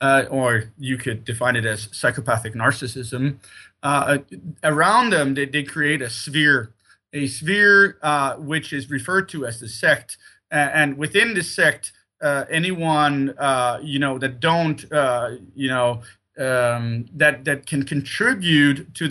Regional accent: Sweden; And as I said, I grew up in Sweden, so it was the same kind of feeling.

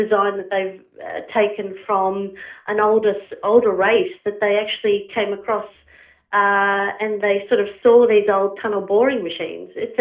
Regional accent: Blue Mountains, New South Wales, Australia; And I grew up in the Blue Mountains, which is just outside of Sydney, and it's completely honeycombed.

